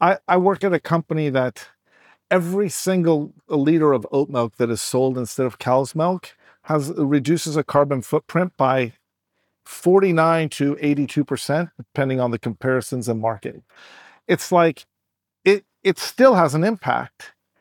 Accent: United States; And I'm American, but I never really understood the impact of a Super Bowl spot

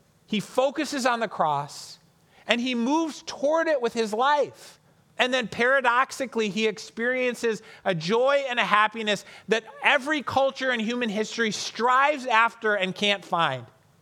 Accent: United States; I love being an American. I love seeing the flag. I love hearing the anthem, the Pledge of Allegiance, all of that stuff.

